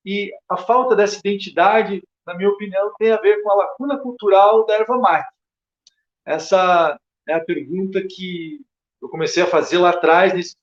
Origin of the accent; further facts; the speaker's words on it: Curitiba, Paraná, Brazil; born there; Nasci aqui em Curitiba mesmo, nascido aqui. A família dos meus pais são basicamente do interior do estado, da área do sul do Paraná. Então, minha mãe é de Bituruna.